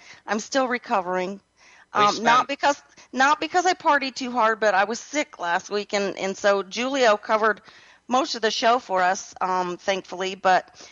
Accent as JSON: {"language": "English", "town": "Fort Worth", "region": "Texas", "country": "United States", "said": "I'm from Fort Worth, Texas …"}